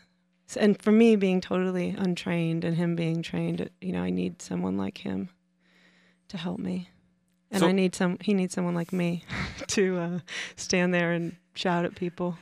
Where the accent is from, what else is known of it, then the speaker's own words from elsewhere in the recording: Chicago, Illinois, United States; moved away as an adult; now in New York, United States; I didn't. I grew up in the second city, otherwise known as Chicago.